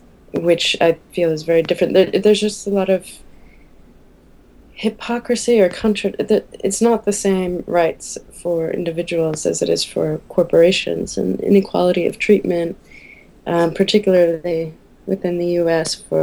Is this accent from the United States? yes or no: yes; United States; being American, I saw a lot of inequalities and injustices